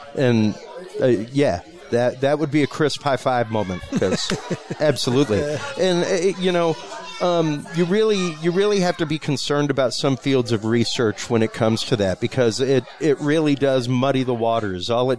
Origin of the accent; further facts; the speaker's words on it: Austin, Texas, United States; I live in Austin. I'm from Austin.